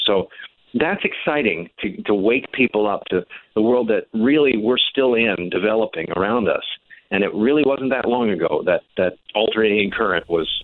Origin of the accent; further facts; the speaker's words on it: Philadelphia, Pennsylvania, United States; I'm from the industrial Northeast. I'm from Philadelphia originally.